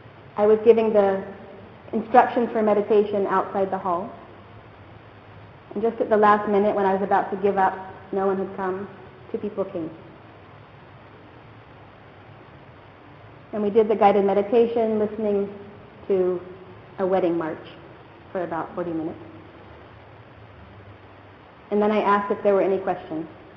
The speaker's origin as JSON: {"language": "English", "country": "United States", "said": "Since I come from the United States, where hitchhiking is outlawed, is against the law for many good reasons"}